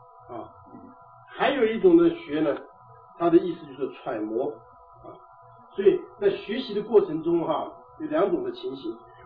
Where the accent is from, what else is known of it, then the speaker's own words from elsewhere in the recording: China; 我想我们中国人都懂得这个话的意思了啊